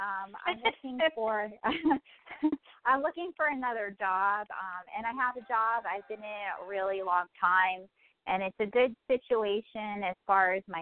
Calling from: Pennsylvania, United States; I'm calling from Pennsylvania.

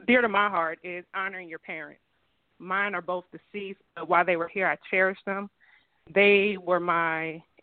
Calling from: Richmond, Virginia, United States; I'm calling from Richmond, Virginia.

